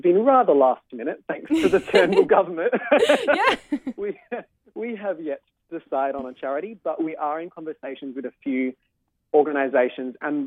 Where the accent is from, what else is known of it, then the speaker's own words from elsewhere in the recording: Australia; All I can say is that as an Australian in a same-sex relationship myself